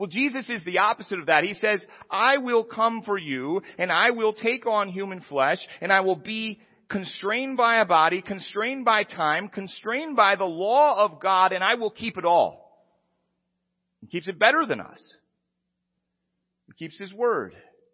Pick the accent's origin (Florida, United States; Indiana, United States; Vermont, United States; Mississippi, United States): Indiana, United States; Fort Wayne; I grew up in Fort Wayne. I didn't speak French in Fort Wayne.